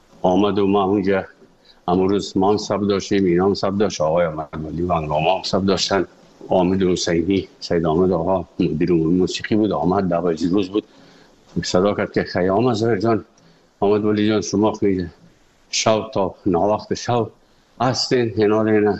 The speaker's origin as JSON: {"language": "Persian", "country": "Afghanistan", "also_born_or_lived": "Moscow, Russia", "moved": "yes", "said": "از افغانستان برآمدیم آمدیم سه مسکو 4 سال مسکو"}